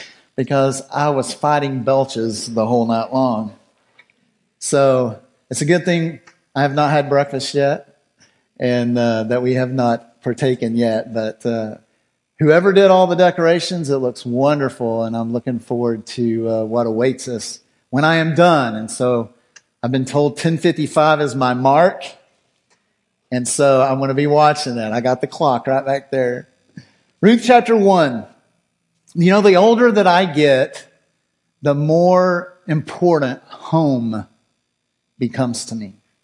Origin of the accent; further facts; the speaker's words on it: Garland, Texas, United States; now in Owosso, United States; Garland will always be my hometown. But I love Owosso.